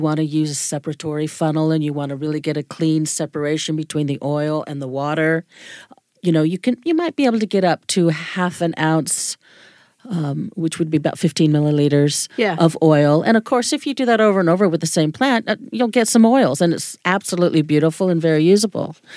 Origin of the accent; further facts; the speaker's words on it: California, United States; I was really, really a lucky child to be growing up in Southern California.